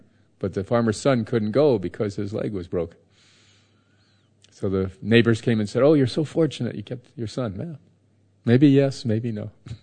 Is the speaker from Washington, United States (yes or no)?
no; Florida, United States; I'm from Florida, and in South Florida, all the old people, or many old people, like to go and try to relive their youth.